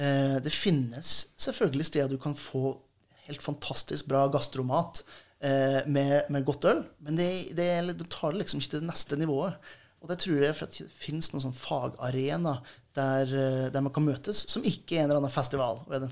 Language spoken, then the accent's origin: Norwegian; Nordland, Norway; Jeg kommer jo fra Helgeland selv.